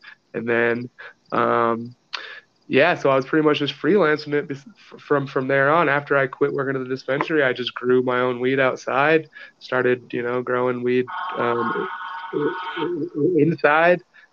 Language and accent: English; Blue Ridge, Colorado, United States; So I grew up in Blue Ridge, Colorado, which is where I bought my house now. I moved around a bit, but I ended up back over here. I do love this neighborhood. I'm 35.